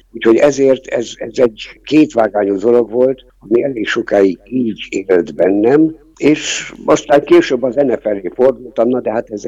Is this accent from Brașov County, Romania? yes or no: no; Târgu Mureș, Mureș County, Romania; Igen, Marosvásárhely az én kedves, szeretett szülővárosom, nekem nagyon sokat adott már a kezdettől fogva, úgy az iskolában, mint a mindennapi életben. Egy kisváros volt, csöndes város volt